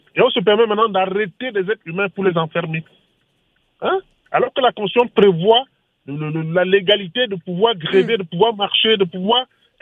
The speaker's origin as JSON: {"language": "French", "country": "Cameroon", "said": "Moi qui vous parle aujourd'hui, je suis presque du village de ce monsieur qui est au pouvoir. Mais qu'est-ce que moi j'en profite en tant que Camerounais?"}